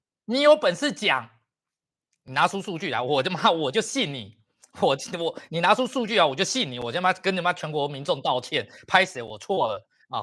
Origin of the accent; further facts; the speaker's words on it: Taiwan; 你当我们台湾人他妈这么好骗啊？